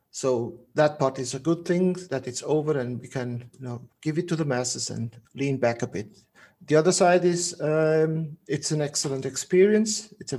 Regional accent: Zurich, Switzerland; English is a second language; also born or lived in Portugal; I grew up in Switzerland most of my life, so this very strong Zurich accent keeps popping up in Germanic languages.

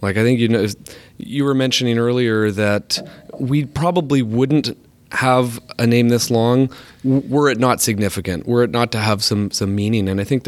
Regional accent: Ontario, Canada; also born or lived in British Columbia; Yeah, so I'm originally from Ontario, so another part of Canada, and wound up in BC.

